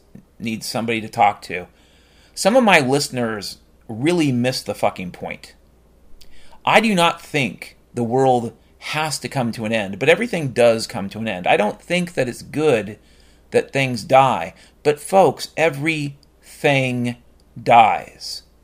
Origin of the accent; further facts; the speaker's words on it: Washington, United States; I grew up in Washington State, folks.